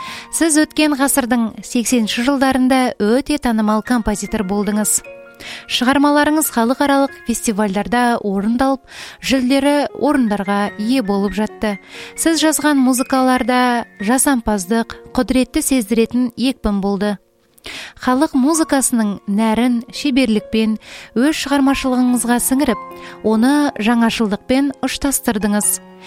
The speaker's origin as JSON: {"language": "Kazakh", "country": "Kazakhstan", "tie": "born or raised there", "said": "Мен сыр бойында туып өскен адаммын. Жастайымнан сол өлкенің жыр термелерін, күйлерін құлағыма сіңіріп өстім."}